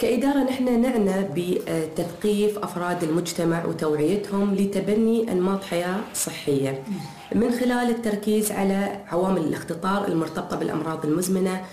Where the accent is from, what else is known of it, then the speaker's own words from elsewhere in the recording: United Arab Emirates; إحنا كمجتمع إماراتي